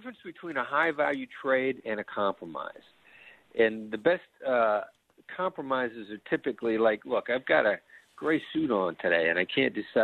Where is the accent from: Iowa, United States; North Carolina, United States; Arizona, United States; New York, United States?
Iowa, United States; Mount Pleasant; Well, I learned a lot growing up in Mount Pleasant. I can tell you that. I learned an awful lot from my Iowa upbringing.